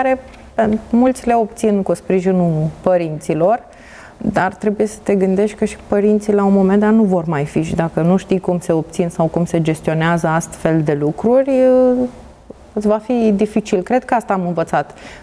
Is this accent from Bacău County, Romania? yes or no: yes; Bacău, Bacău County, Romania; now in Iași, Romania; eu vin din Bacău, unde în Bacău nu se întâmplă atât de multe lucruri și n-ai nici zone în care să petreci timpul liber.